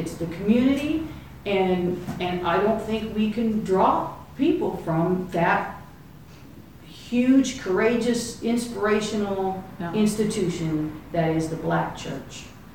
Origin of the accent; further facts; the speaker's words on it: Charleston, South Carolina, United States; Because I was from Charleston, you know, it was like, you know, where we live is mostly black neighborhood.